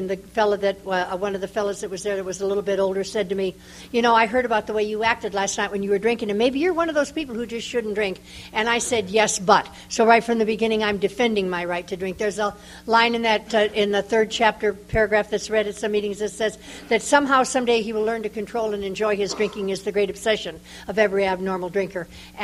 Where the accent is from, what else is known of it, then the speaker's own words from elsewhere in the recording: Midwest, United States; I was born and brought up in the Middle West, and I was kind of an odd kid